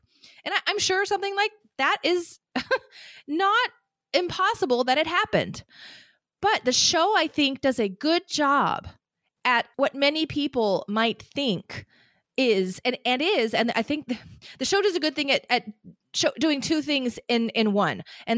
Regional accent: United States; especially as an American who was schooled here, right? Who was educated here.

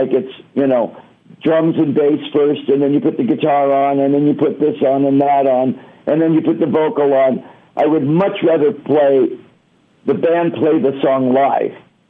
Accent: Detroit, Michigan, United States; now in Phoenix, United States; I'm from Detroit, so I'm a Tigers, Lions, Red Wings, you know.

